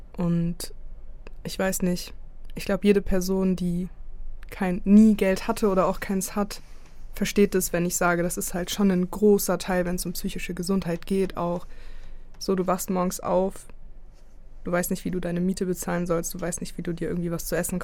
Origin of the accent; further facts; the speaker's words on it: Berlin, Germany; Polizeisirenen, die man vor allem in Berlin-Neukölln, wo ich aufgewachsen bin, sehr oft hört.